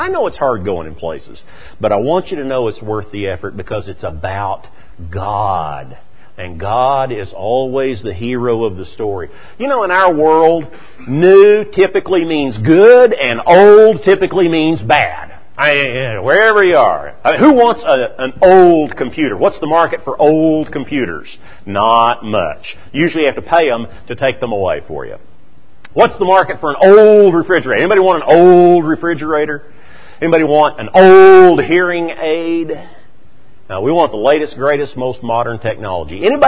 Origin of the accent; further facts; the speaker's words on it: United States; I'm an American. Those are my people. Those are my history events.